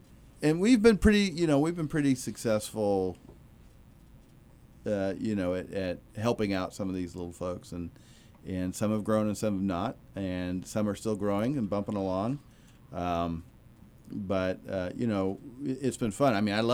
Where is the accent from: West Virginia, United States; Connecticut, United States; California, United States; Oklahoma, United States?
California, United States; so I said, "Well, I'm from Humboldt County, where they're made."